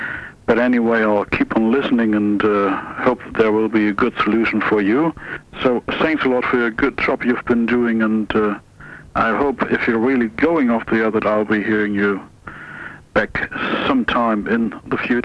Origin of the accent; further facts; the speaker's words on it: Germany; English is a second language; now in The Hague, Netherlands